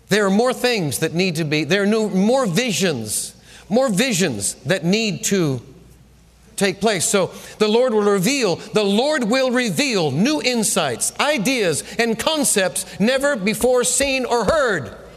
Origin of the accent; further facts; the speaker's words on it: Mineola, New York, United States; I said, when I was a child, I grew up in Mineola, Long Island.